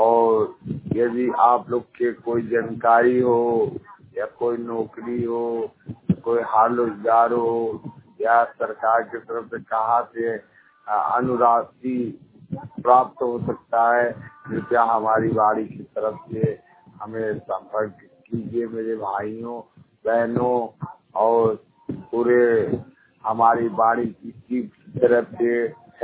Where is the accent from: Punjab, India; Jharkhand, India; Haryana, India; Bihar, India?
Haryana, India; और मैं हरियाणा का रहने वाला हूँ।